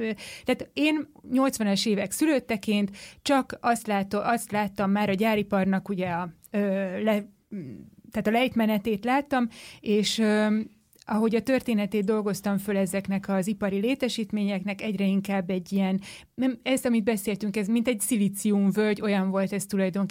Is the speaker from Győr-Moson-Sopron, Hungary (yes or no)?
no; Budapest, Hungary; én ugye budai vagyok